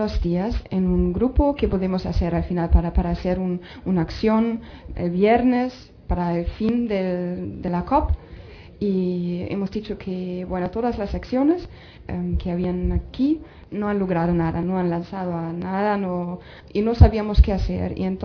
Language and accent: Spanish; Germany; Spanish is a second language